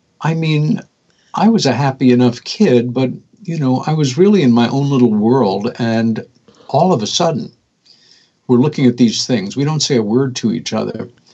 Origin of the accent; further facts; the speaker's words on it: New York, United States; when we were kids growing up on Long Island, New York State, about 30 miles east of Manhattan in a little village.